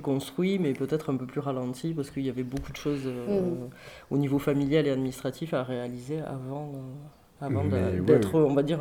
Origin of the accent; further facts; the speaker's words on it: Toulouse, Occitanie, France; now in Paris, France; On habite tous les deux à Paris. Oui, enfin, je suis originaire de Toulouse. J'ai commencé à travailler en cuisine à Toulouse, c'est vrai. Mais après, j'ai aussi voyagé, j'ai aussi habité dans d'autres pays. Et en 2013, peut-être, la décision de s'installer à Paris